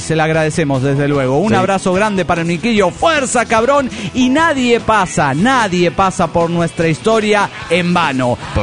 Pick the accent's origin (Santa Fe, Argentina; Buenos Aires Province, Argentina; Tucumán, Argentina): Tucumán, Argentina; Y entonces, usted sabe, a Tucumán no llega todo, ¿vio?